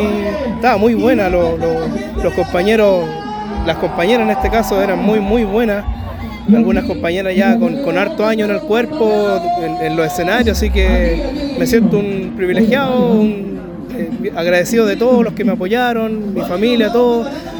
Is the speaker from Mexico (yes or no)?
yes; Nogales, Sonora, Mexico; now in La Cruz, Mexico; yo nacido y criado en Nogales, ahora actualmente vivo en La Cruz, con mi señora, con mi hija